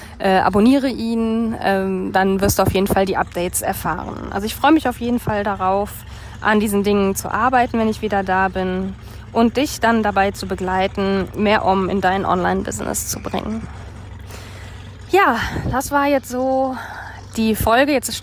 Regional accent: Germany; born or raised there

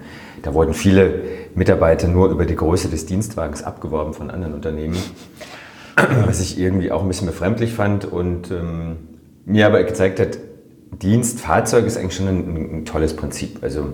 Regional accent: Freiburg, Baden-Württemberg, Germany; also born or lived in Netherlands; Ich bin hier in Freiburg groß geworden

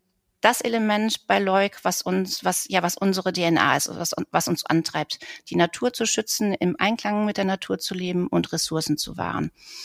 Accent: Mülheim an der Ruhr, North Rhine-Westphalia, Germany; Ich bin in Mülheim an der Ruhr geboren, also im Ruhrgebiet, bin ein Ruhrgebietskind, bin dort aufgewachsen, zur Schule gegangen, habe mein Abitur dort auch gemacht, bin danach ins schöne Münsterland gegangen, um zu studieren.

